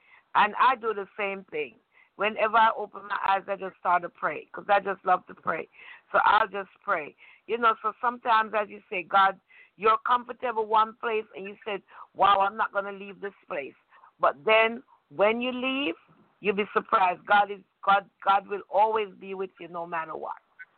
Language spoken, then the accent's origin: English; Jamaica; also born or lived in New York; now in Florida, United States; originally I'm from Jamaica. Then I moved from there and went to New York. Then now I'm here in Florida.